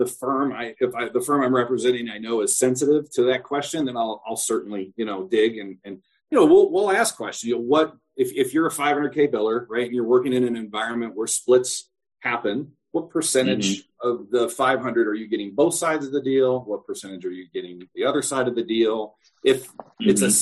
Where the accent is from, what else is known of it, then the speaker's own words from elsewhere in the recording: Midwest, United States; I'm born and raised in the Midwest, so I'm a very trusting person.